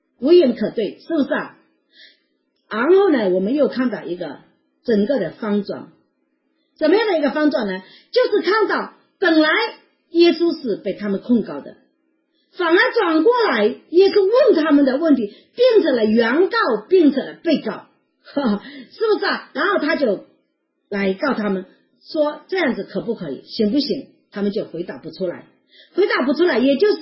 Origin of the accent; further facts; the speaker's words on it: Wenzhou, Zhejiang, China; 患水骨就是我们温州话说肚子胀起来了